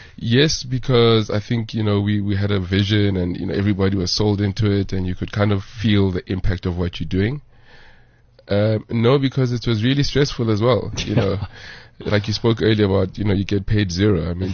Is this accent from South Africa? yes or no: yes; Soweto, Gauteng, South Africa; Where am I from is in, where was I born? I was born in Soweto, at Deep Kloof Clinic. Grew up, so Orlando East, Deep Kloof.